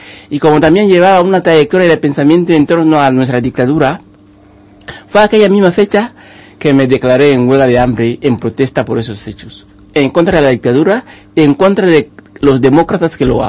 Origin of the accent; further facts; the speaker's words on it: Equatorial Guinea; moved away; yo no salí de Guinea porque yo especialmente viera mi libro, mi vida en peligro de una manera particular, porque yo creo que ya lo estaba. La razón por la cual me vine es porque había cosas que había que aclarar